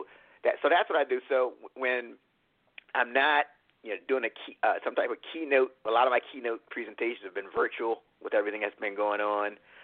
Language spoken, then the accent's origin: English; Washington, District of Columbia, United States; now in Clinton, United States; I'm from Washington, D.C. Right now I'm in Clinton, Maryland, which is like 20 minutes or so outside of Washington, D.C.